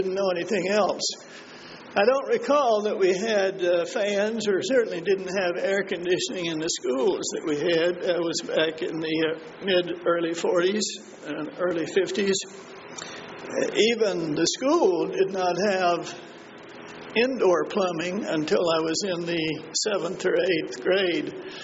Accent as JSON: {"language": "English", "region": "Texas", "country": "United States", "said": "It is true that I am from Texas, where it is hot, always has been."}